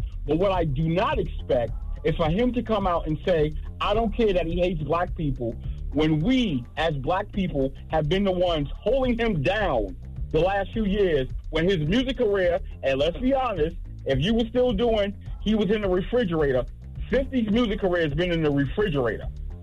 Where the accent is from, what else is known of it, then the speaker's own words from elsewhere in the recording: Brooklyn, New York, United States; now in Atlanta, United States; I live here in Atlanta now. I'm from Brooklyn. I live here in Atlanta now.